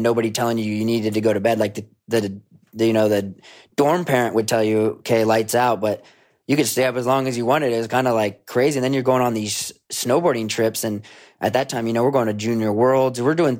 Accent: Ohio, United States; growing up in Ohio, like I learned on a 300-foot hill

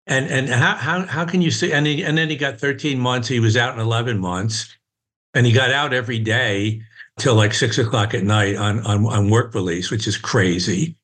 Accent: Newburgh, New York, United States; my hometown, Newburgh, New York.

